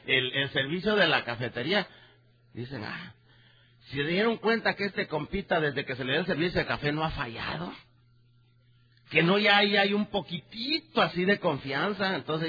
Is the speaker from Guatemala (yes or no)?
yes; Guatemala; now in California, United States; No sé si decir de California o de Guatemala. Soy nacido, crecido en Guatemala, pero actualmente vengo de California.